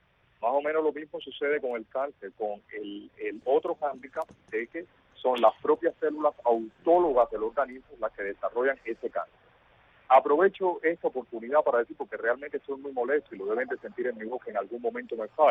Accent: Cuba; moved away; los cubanos de allá y los cubanos de aquí

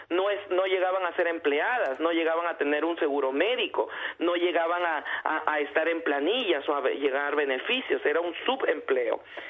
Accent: Peru; now in United States; para decirte, en mi país, en Perú, yo nací pensando que yo era travesti

